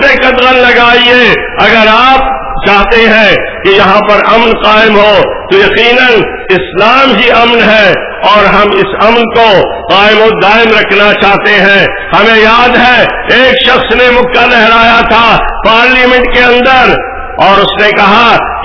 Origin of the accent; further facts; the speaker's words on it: Balochistan, Pakistan; میرا تعلق بلوچستان سے ہے، یہاں بھی استحصال کی بات نظر آ رہی تھی۔